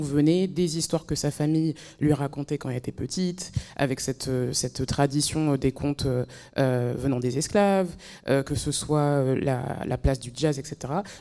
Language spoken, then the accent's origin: French; France; Moi, naïvement, en tant que Française